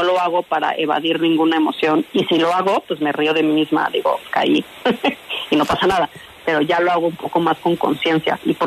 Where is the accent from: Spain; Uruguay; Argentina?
Spain; Bueno, es que mira, no soy tan española en eso.